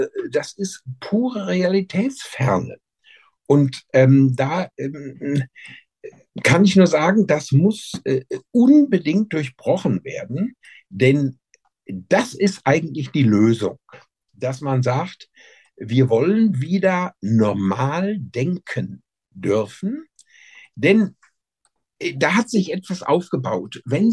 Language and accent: German; West Germany, Germany; Und ich kenne die Seele der Ossis als typischer Wessi.